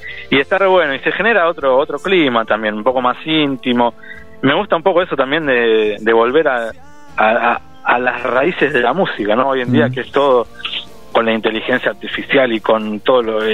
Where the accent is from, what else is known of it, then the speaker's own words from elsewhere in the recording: Caseros, Buenos Aires Province, Argentina; Yo soy de Caseros, acá en el conurbano bonaerense. Así que estoy acá hablando desde acá de Caseros